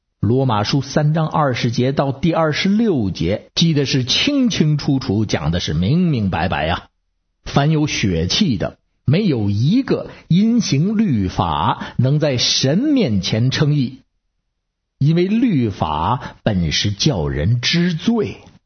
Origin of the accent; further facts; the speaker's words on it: Beijing, China; ，下次我再接着跟您聊。